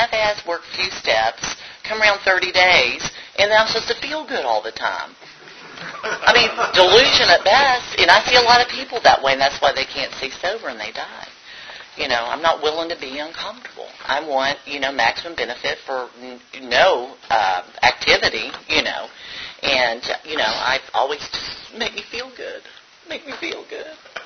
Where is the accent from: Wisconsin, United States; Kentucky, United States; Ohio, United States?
Kentucky, United States; Owensboro; accent: Kentucky; that twang you hear is a Kentucky accent. I grew up in Owensboro, Kentucky